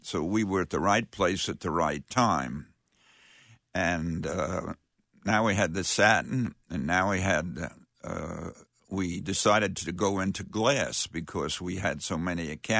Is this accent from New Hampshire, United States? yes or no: no; New York, United States; moved away as an adult; I was 29 years old. I was from New York. I'd only lived in Gaston County for about 4 years